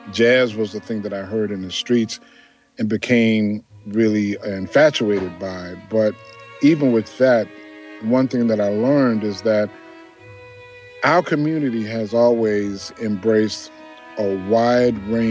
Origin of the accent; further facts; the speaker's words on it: New Orleans, Louisiana, United States; When I was growing up in New Orleans, my father loved operatic music and wanted to be an operatic singer.